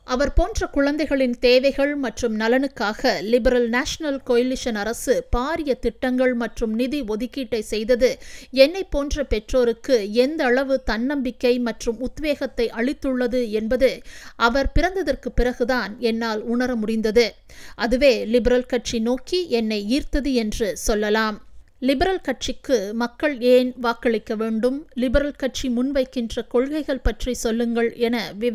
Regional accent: India; now in Sydney, Australia; நான் இந்தியாவிலிருந்து சுமார் 19 ஆண்டுகளுக்கு முன் ஆஸ்திரேலியாவிற்கு புலம்பெயர்ந்தேன். நான் மேற்கு சிட்னி பகுதியில் எனது மனைவி மற்றும் சிறப்பு கவனிப்பு தேவைப்படுகின்ற ஒரு குழந்தை உட்பட 4 பிள்ளைகளுடன் வசித்து வருகிறேன்.

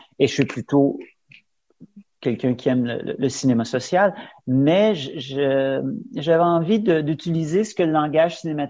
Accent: Quebec, Canada; now in France; je suis Canadien d'origine, je suis Québécois, mais j'habite la France depuis 22 ans et j'ai habité Paris.

